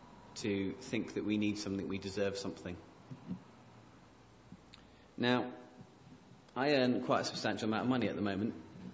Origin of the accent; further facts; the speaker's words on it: United Kingdom; born there; I was born in Britain, a very wealthy country.